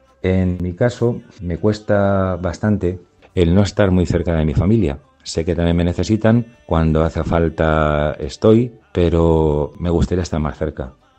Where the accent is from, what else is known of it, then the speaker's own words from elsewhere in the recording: Daimiel, Castilla-La Mancha, Spain; son apellidos compuestos propios de mi pueblo, de Daimiel.